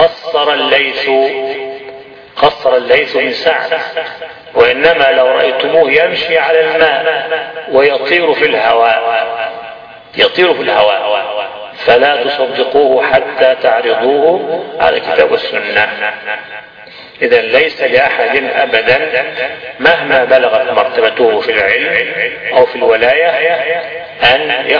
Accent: Egypt; عندنا في مصر كما تعلمون

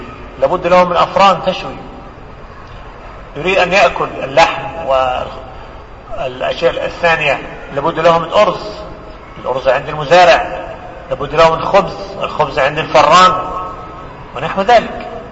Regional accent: Egypt; بل عندنا في مصر بلد المطابع

